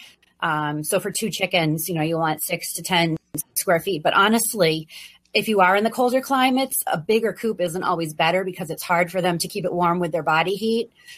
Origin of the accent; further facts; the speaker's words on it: New England, United States; also born or lived in Virginia; now in Maine, United States; I grew up in New England, so I personally am used to it, but I didn't raise chickens then